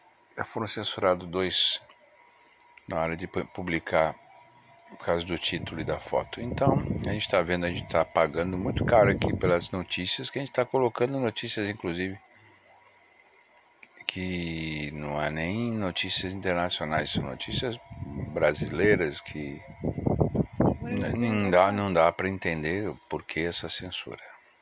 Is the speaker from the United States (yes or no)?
yes; United States; Só porque sou americano, diz que você não pode colocar uma notícia?